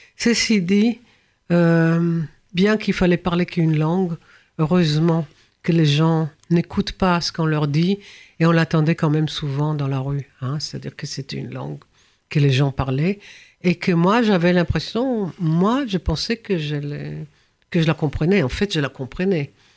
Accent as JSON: {"language": "French", "country": "France", "tie": "born or raised there", "said": "J'ai grandi ici en France, hein, c'est pas la même chose"}